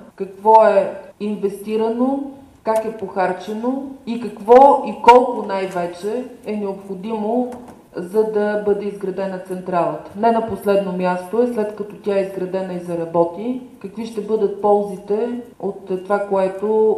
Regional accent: Pleven, Pleven Province, Bulgaria; Естествено, че на нас като плевенчани ми се иска тук по-бързо да се случват нещата.

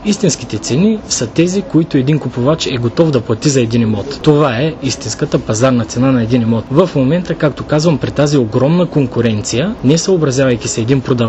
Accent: Targovishte, Targovishte Province, Bulgaria; дори в някои доста по-малки градове, като пример ви давам Карлово, Калофер и моя роден град Търговище

